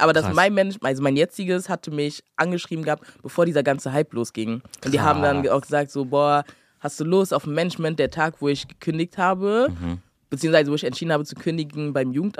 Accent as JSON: {"language": "German", "country": "Ghana", "said": "ich bin aus Ghana, Junge, Alter."}